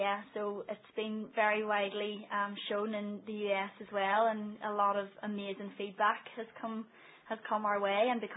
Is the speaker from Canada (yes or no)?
no; Belfast, Northern Ireland, United Kingdom; I was born late 70s.